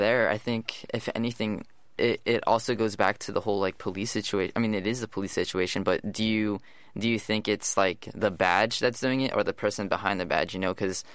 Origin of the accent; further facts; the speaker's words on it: California, United States; I grew up here in the Bay Area. I recently just moved out to the East Bay.